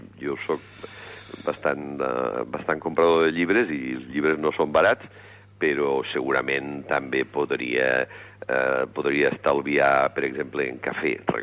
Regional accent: Lleida, Catalonia, Spain; Jo vaig néixer a Lleida.

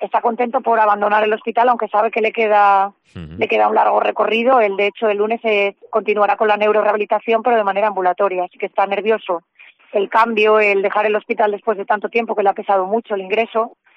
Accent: Asturias, Spain; Nosotros dejamos el hospital porque no somos de Vigo, nuestra familia está en Asturias, nuestra casa está en Asturias

